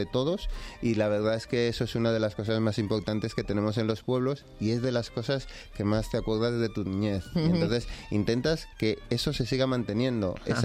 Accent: Villamantilla, Community of Madrid, Spain; Cuando yo hablo de Villamantilla lo hablo con mucho cariño, no solo porque sea mi pueblo, no solo por donde he vivido

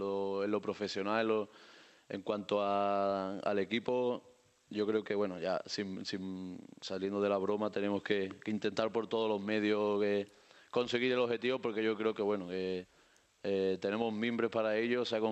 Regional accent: Pedrera, Andalusia, Spain; Bueno, mi pueblo, que es Pedrera

